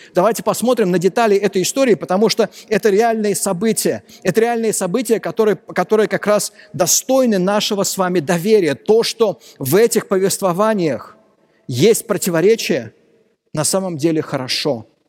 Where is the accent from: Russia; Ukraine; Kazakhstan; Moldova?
Russia; Moscow; И я, мальчик из Москвы, думал, откуда ты знаешь этих людей?